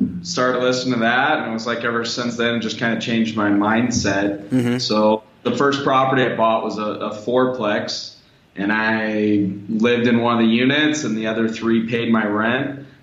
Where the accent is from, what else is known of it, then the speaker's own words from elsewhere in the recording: Sacramento, California, United States; I'm from California, Sacramento, northern part, and started investing in real estate about 10 years ago